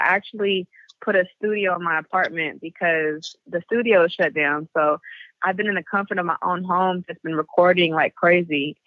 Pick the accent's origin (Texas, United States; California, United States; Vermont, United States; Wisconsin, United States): California, United States; and I'm from the Bay, so the H is hyphy